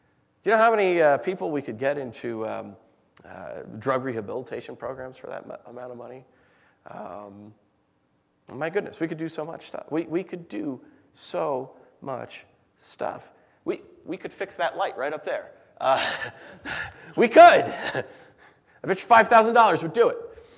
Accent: New York, United States; now in Michigan, United States; I don't want to be buried in Michigan. Send me back to my home country. Send me back to New York.

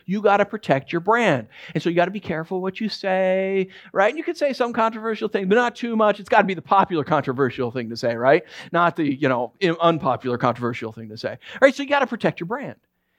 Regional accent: New York, United States; also born or lived in Los Angeles; You guys know I'm from New York originally

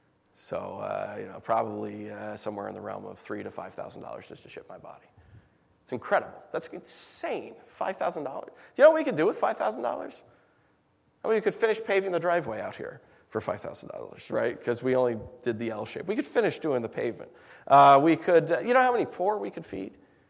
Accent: New York, United States; now in Michigan, United States; I don't want to be buried in Michigan. Send me back to my home country. Send me back to New York.

